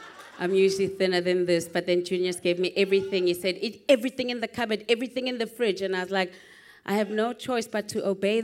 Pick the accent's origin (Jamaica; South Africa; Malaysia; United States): South Africa; I am from South Africa, so in case you were wondering, yes, I'm African.